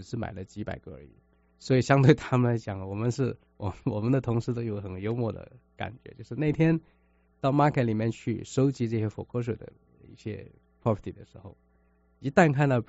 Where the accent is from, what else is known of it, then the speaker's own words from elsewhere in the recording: Hong Kong; now in Seattle, United States; 我来自香港然后在香港的这个生活做事业的这个经验完全在这边有很多都是用不上